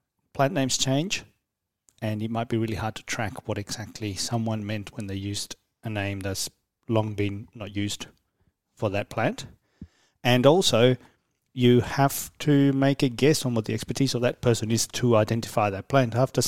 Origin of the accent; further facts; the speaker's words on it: Spain; moved away as an adult; now in Australia; Well, I was originally born in Spain and spent the first 18 years of my life in there. And I came to Australia just in time to start uni.